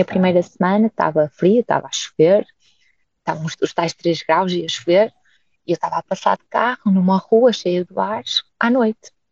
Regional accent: Braga, Norte, Portugal; also born or lived in Esposende; Eu cresci em Braga, mas nos últimos 10 anos vivia em Espoldente.

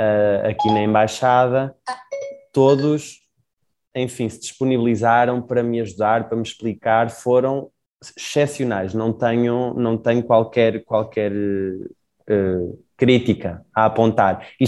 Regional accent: Leiria, Portugal; moved away; Sendo português e vindo de uma cidade que nem é uma metrópole, eu sou natural de Leiria, então de por si também é uma cidade também relativamente pequena, e vim para uma capital latino-americana

